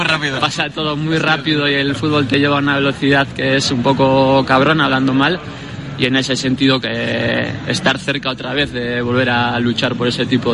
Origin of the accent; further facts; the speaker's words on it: Bilbao, Basque Country, Spain; siendo de Bilbao y pues, siempre que los que somos de Bilbao todos soñamos con jugar en el Athletic